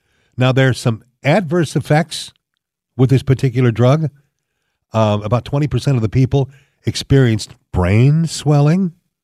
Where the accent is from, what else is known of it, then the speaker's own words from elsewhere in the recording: California, United States; that I'm from California. I'm a native Californian